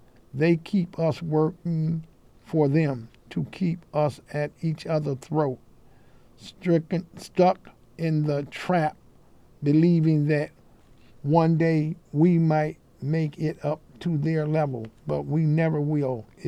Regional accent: New York, United States; But I grew up in New York, and I know nothing about Taínos. We grew up learning Spanish

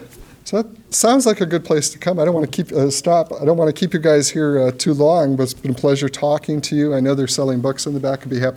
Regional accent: Warren, Michigan, United States; He looked like the kind of guy who'd fit in our blue-collar neighborhood where I grew up in Warren.

